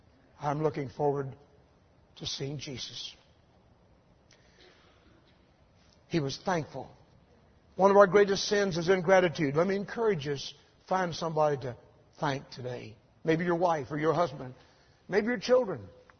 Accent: Louisville, Kentucky, United States; I grew up here in Louisville.

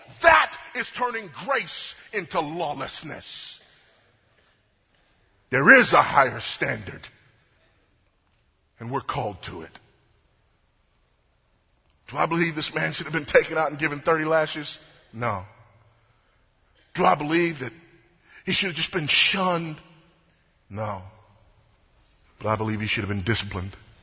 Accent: Houston, Texas, United States; I turn your attention to my hometown. Houston, Texas

